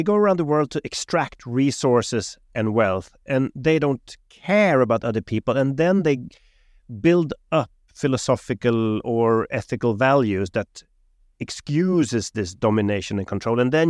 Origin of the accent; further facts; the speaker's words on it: Sweden; I'm from Sweden